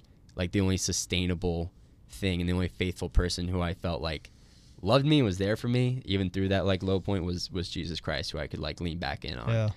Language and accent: English; Olathe, Kansas, United States; I grew up in Olathe, O-Town